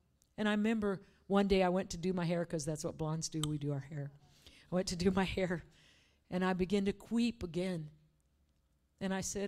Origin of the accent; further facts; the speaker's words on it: Colorado, United States; I grew up in Colorado